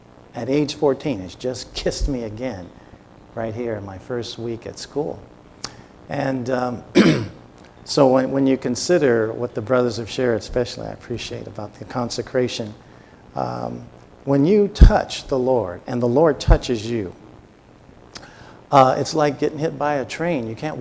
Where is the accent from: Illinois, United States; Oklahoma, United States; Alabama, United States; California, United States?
California, United States; Oakland; But I grew up in Oakland, California during the 60s